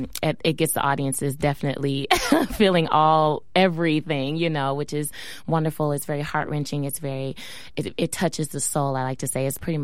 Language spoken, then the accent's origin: English; Texas, United States; also born or lived in Stockton, California; I was born in Stockton, California, and but didn't live here very, very long. I moved to Texas after that, and I have family still here